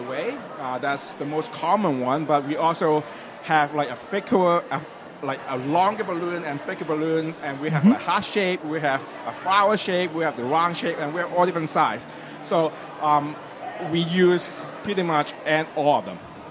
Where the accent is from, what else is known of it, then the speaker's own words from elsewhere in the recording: Richmond Hill, Ontario, Canada; I'm from Richmond Hill, which people say is part of Toronto, but we are Richmond.